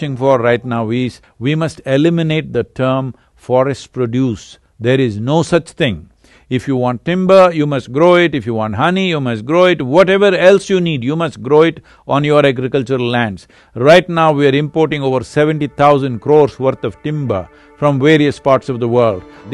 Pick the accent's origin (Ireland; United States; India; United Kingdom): India; Karnataka; Kaveri because I grew up around Kaveri.